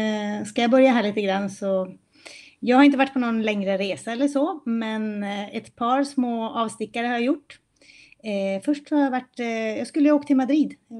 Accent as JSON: {"language": "Swedish", "region": "Norrland", "country": "Sweden", "said": "så pratade vi om Norrland, där jag kommer ifrån."}